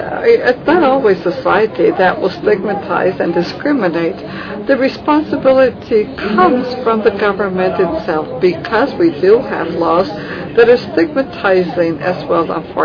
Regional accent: Tunisia; English is a second language; now in Seattle, United States; I'm from Tunisia, and I'm studying in the University of Washington in the city of Seattle.

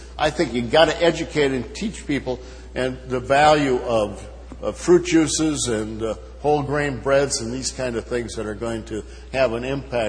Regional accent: Wisconsin, United States; I come from Wisconsin, where every meal is better with beer, brats, cheese, and cream.

